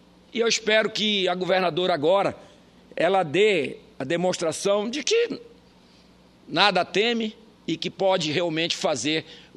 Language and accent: Portuguese; Pará, Brazil; e quando dizia diziam lá no meu estado que era de, porque nós éramos de oposição